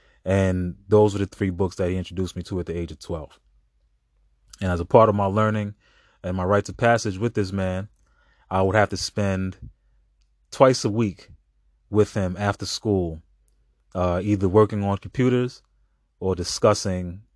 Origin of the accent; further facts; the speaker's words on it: Brooklyn, New York, United States; It all starts in Brooklyn, New York. I grew up in Brooklyn, New York.